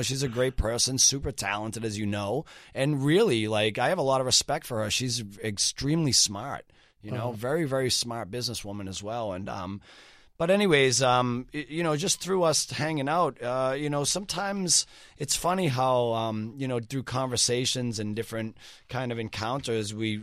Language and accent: English; Boston, Massachusetts, United States; Listen, man, born and raised in Boston my entire life.